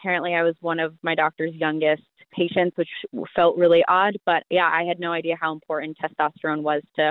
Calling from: Salt Lake City, Utah, United States; I'm calling from Salt Lake City

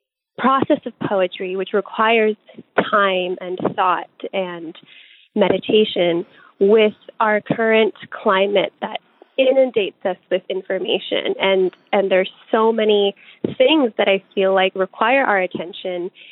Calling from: Manassas, Virginia, United States; I'm calling from Manassas, Virginia

